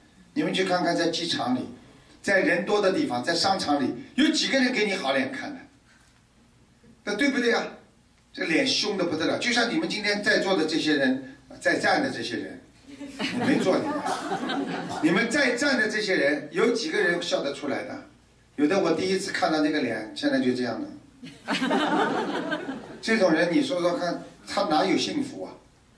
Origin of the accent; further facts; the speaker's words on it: China; 我们中国人比你们文明哦